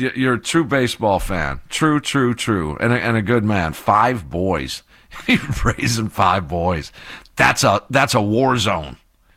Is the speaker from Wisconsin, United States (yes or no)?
yes; Kenosha, Wisconsin, United States; I grew up in Kenosha.